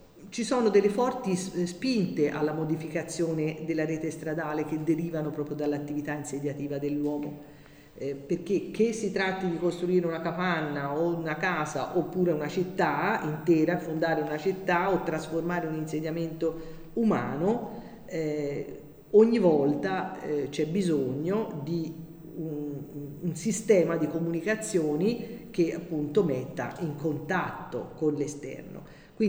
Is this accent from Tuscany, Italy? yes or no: yes; Siena, Tuscany, Italy; tendo a fare qualche esempio senese perché io sono senese